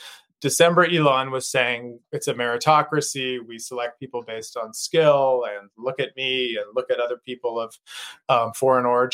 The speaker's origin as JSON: {"language": "English", "country": "Canada", "lives_now": "United States", "said": "I'm Canadian"}